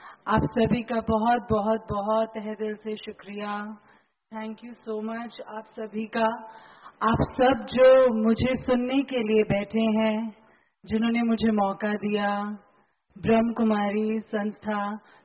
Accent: Delhi, India; मैं एक्चुअली दिल्ली से हूँ पर अभी बॉम्बे से आई हूँ

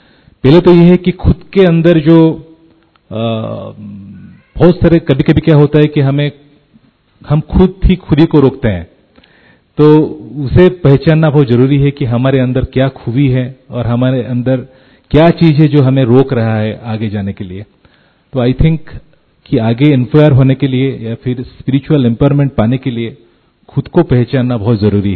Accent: Odisha, India; पहले तो मैं मेरे बारे में कुछ बताना चाहूंगा कि मैं उड़ीसा से हूं और उड़ीसा का जो पहला नाम है उसके पहले कलिंग था, उत्कल था।

